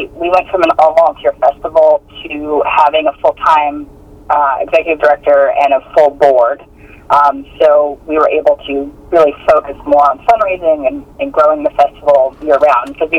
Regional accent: San Diego, California, United States; now in Mississippi, United States; Well, I've lived all over the country, but I grew up mostly in San Diego, and I was a film minor in college.

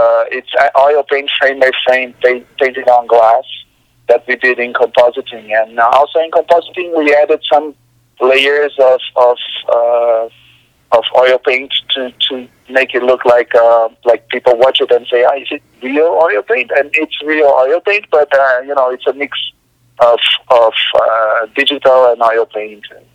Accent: São Paulo, Brazil; English is a second language; Well, I mean, I'm from Sao Paulo, so there's quite a bit of Sao Paulo there.

